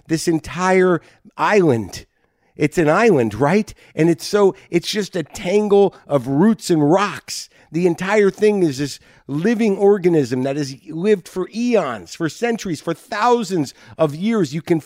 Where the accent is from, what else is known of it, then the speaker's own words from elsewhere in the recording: United States; that's me being an American and not very polite.